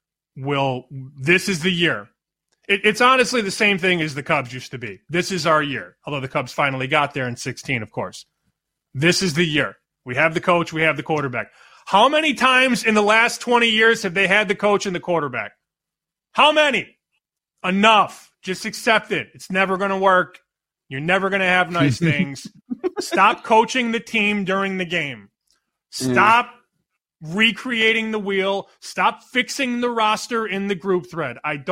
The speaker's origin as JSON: {"language": "English", "town": "Chicago", "region": "Illinois", "country": "United States", "said": "I'm from Chicago, as everybody knows"}